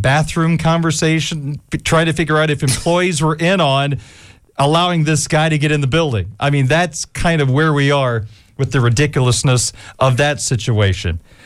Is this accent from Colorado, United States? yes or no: no; Illinois, United States; But I, again, growing up in Illinois, the whole Chief Illini, I think, is very sensitive to me.